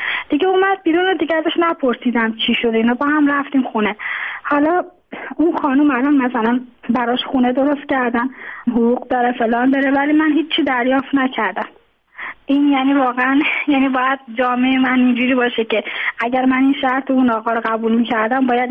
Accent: Tehran, Tehran Province, Iran; born there; now in Mashhad, Iran; من خودم متولد تهرانم، اینجا به دلایل ازدواج کردم اومدم اینجا، الان موندگار شدم، دیگه توان بازگشت نداشتم.

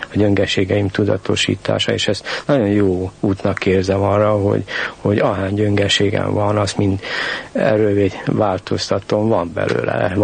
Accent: Bratislava, Bratislava Region, Slovakia; now in Budapest, Hungary; Hát miért élek én pozsonyiként Budapesten?

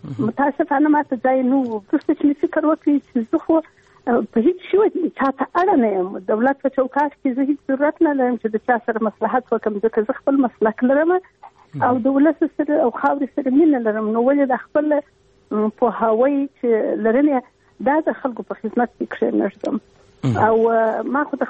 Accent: Afghanistan; moved away; زه یو افغان یم، او بیا د کندهار اوسیدونکی یم. په یو حساب چون وینه مې پښتنه ده

